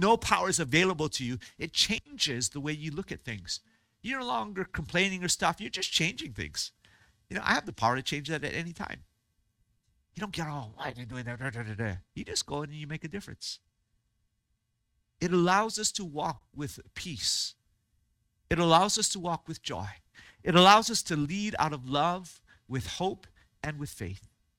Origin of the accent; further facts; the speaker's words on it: United States; I grew up in America, so I'm Chinese on the outside, American on the inside.